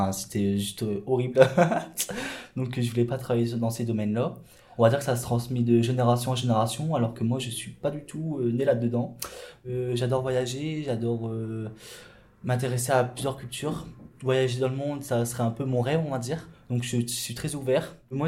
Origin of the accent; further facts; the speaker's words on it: Hazebrouck, Hauts-de-France, France; donc j'ai 21 ans, je suis d'originaire d'Hazebrouck et j'habite à Averskerk. Je vis actuellement encore avec mes parents, donc mes parents, mes deux sœurs et mon frère. Je suis aussi né dans une famille ouvrière.